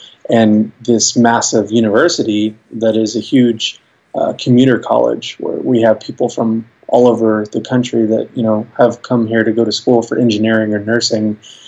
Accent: Irving, Texas, United States; I grew up in North Texas. So in Irving, which is just a suburb of Dallas, and went to Irving High School.

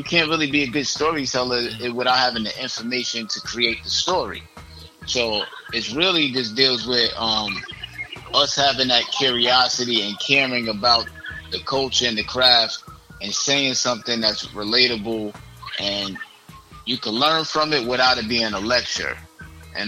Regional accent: Brooklyn, New York, United States; We're both from New York. I'm from Brooklyn, and he's from Washington Heights.

